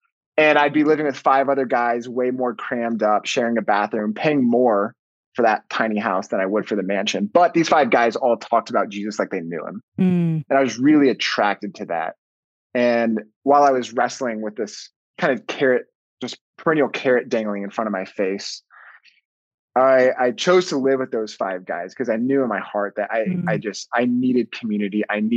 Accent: the South, United States; I grew up in the Bible Belt of America. And so all my best friends were Protestant.

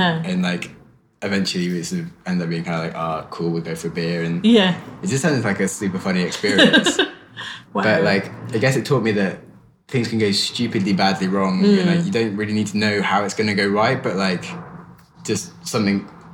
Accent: West Midlands, United Kingdom; I'm from Shropshire.

